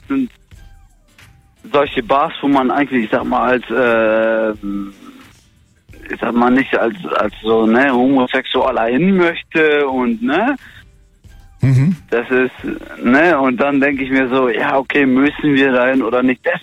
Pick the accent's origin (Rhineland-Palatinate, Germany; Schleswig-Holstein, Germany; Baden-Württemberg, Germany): Rhineland-Palatinate, Germany; Koblenz; Ich komme aus Koblenz.